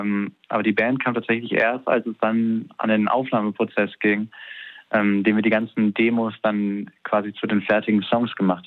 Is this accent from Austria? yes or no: no; Zurich, Switzerland; now in Hamburg, Germany; Ich bin in der Schweiz aufgewachsen.